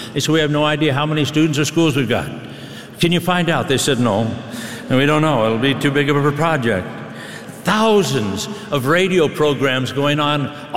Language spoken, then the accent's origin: English; Scotland, United Kingdom; I'm a Scotsman